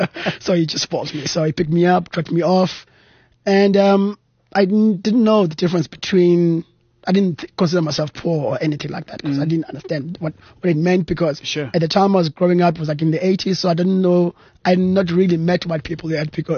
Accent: Cape Town, Western Cape, South Africa; I am born and bred in Cape Town.

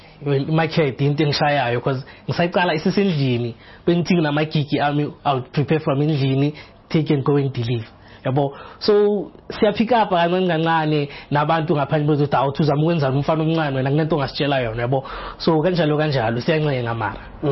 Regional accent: Zimbabwe; I'm a chef from Zimbabwe.

